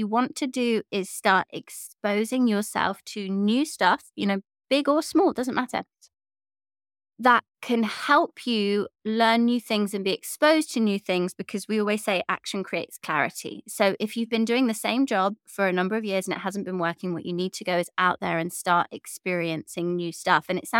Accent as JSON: {"language": "English", "region": "England", "country": "United Kingdom", "tie": "born or raised there", "said": "The culture I grew up in England was so like anti-help."}